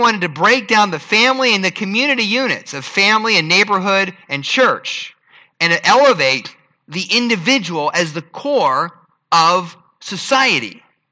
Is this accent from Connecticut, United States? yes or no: no; Erie, Pennsylvania, United States; I remember I didn't grow up in Philadelphia. Spending time in Philadelphia. I grew up in Erie, Pennsylvania.